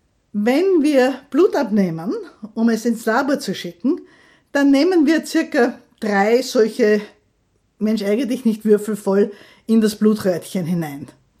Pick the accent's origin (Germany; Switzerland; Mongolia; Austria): Austria; bei uns in Österreich